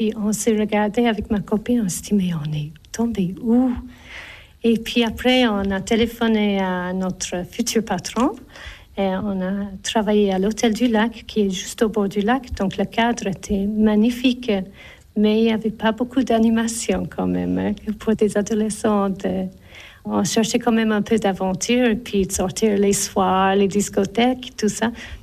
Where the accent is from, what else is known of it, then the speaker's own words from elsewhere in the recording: Ireland; now in La Chaux-de-Fonds, Switzerland; Je viens d'Irlande et ça fait 29 ans la première fois que je suis venue en Suisse. J'ai 2 enfants. J'habite à La Chaux-de-Fonds maintenant, mais j'ai habité au Brenet, au Locle, au Prévost.